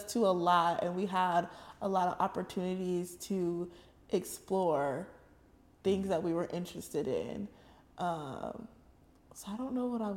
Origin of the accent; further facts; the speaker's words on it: Seattle, Washington, United States; I am from Seattle, born and raised.